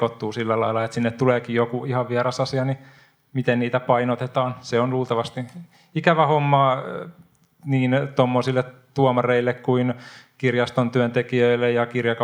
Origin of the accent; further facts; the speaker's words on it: Helsinki, Uusimaa, Finland; ja mä olen helsinkiläinen kirjailija